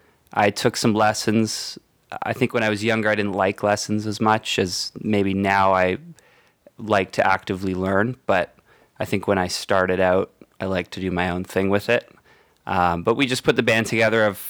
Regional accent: Hamilton, Ontario, Canada; I'm from Hamilton, which is just outside of Toronto

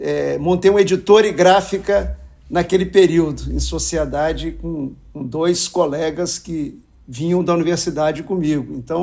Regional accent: Guaçuí, Espírito Santo, Brazil; born there; a turma da cidade que eu nasci em Guaçuí, no Caparaó, é divisa do Espírito Santo com Minas Gerais

